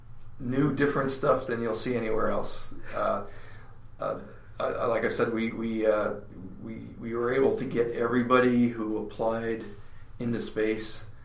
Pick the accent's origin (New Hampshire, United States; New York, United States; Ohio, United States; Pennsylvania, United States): Pennsylvania, United States; I'm originally from Eastern Pennsylvania, and my mom still lives over there, and my sister and my wife's family.